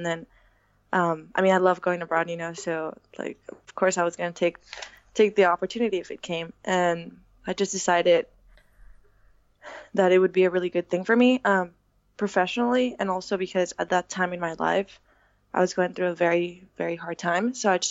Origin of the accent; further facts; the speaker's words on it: El Paso, Texas, United States; also born or lived in Mexico; For the most part, I was born in El Paso. I lived there most of my life. I did spend some time in Mexico, in middle school. I spent 2 years.